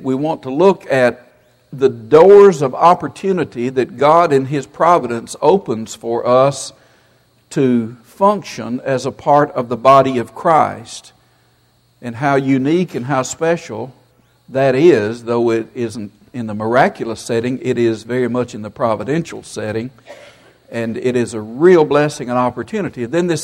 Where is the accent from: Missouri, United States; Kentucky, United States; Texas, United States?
Kentucky, United States; Murray; I'm from Murray.